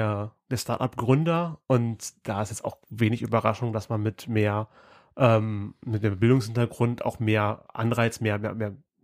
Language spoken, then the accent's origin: German; Halle, Saxony-Anhalt, Germany; Also wir sind aus Halle und wir sind auf Karl Horas, wir sind hier Hallenser.